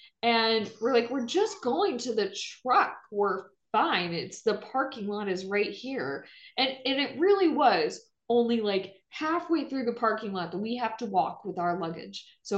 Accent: Indiana, United States; I'm from Indiana originally. So I'm like, I'm all prepared.

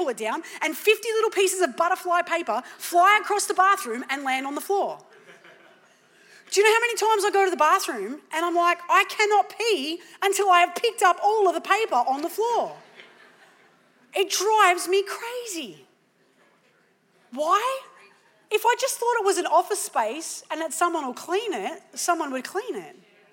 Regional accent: Australia; now in United States; I'm an Australian in America, no idea.

